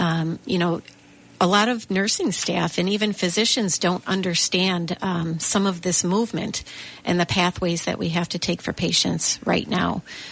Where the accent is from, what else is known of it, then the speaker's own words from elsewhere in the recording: Lockport, New York, United States; I'm born and raised in Lockport